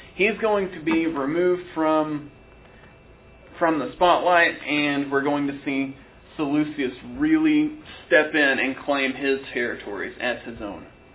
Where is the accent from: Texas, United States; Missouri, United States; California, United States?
Texas, United States; I'm definitely from East Texas.